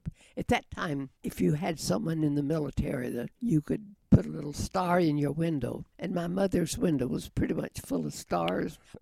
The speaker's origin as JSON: {"language": "English", "region": "the South", "country": "United States", "said": "Dinner was at noontime, you know. I'm from the South."}